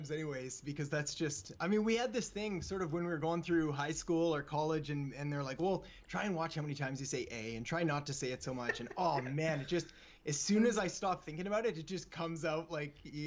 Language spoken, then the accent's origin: English; Canada; Like everybody growing up in Canada plays street hockey.